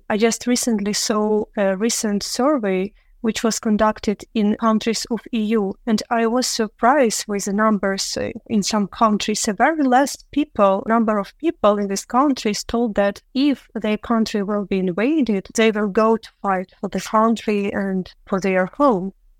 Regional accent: Ukraine; born there; English is a second language; But I was born in Ukraine

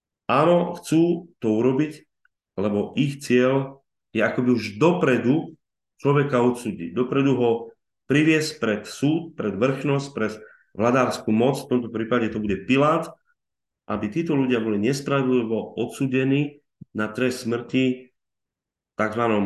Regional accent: eastern Slovakia, Slovakia; U nás na východe zažívame niekedy farári niečo podobné

